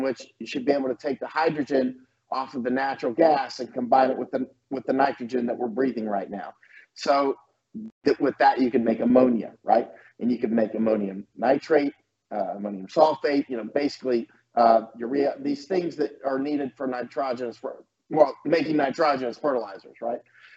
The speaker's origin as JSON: {"language": "English", "region": "Florida", "country": "United States", "said": "I'm from Florida."}